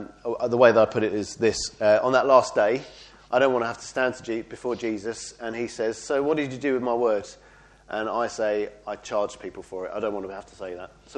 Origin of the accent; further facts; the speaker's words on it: Brentwood, East of England, United Kingdom; I grew up in Essex. I'm an Essex boy, born and bred, a place called Brentwood, which is where we go to church now. And I became a Christian when I was 16